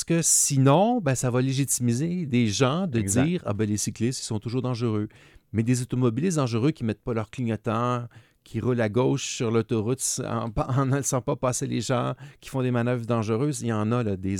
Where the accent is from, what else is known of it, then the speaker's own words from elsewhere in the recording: Montreal, Quebec, Canada; Moi, quand j'étais jeune à Montréal, puis j'allais à l'université en vélo